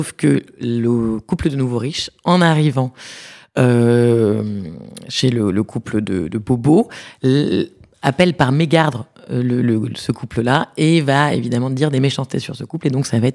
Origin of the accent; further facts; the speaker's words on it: Paris, Île-de-France, France; now in Toulouse, France; à la base, malheureusement, je suis parisienne.